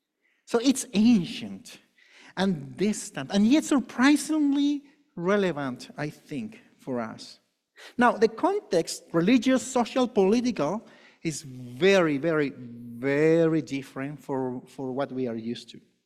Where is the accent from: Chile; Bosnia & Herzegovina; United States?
Chile; You know, I'm from Chile, so it's like Chilean and Peruvian.